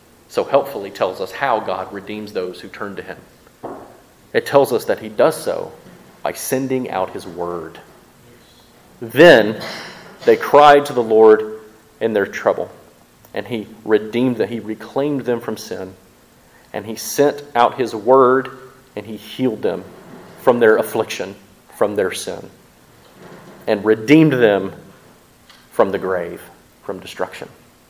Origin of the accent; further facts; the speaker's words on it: Mississippi, United States; I'm from Mississippi. We eat a lot of fried foods, right?